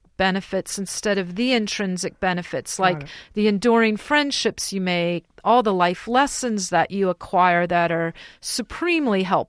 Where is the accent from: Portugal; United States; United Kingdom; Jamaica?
United States; Santa Clara, California; born or raised there